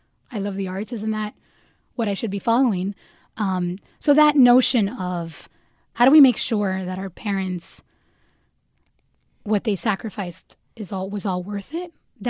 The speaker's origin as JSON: {"language": "English", "town": "Miami", "region": "Florida", "country": "United States", "tie": "born or raised there", "lives_now": "Chicago, United States", "said": "And growing up in Miami, I was a majority, so I never had to define that. I was like, oh, I'm Cuban. I'm Latina. That's how I am. Then I moved to Chicago, and people were like, where are you from?"}